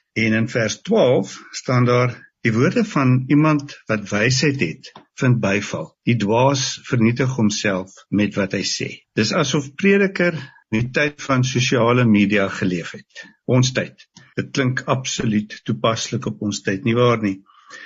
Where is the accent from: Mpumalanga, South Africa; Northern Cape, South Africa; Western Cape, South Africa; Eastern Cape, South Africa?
Western Cape, South Africa; Kleinmond; van Kleinmond.